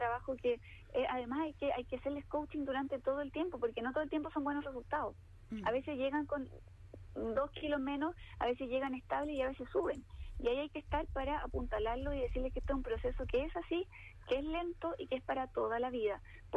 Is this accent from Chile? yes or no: yes; Chile; esta dismorfia que tenemos como chilenos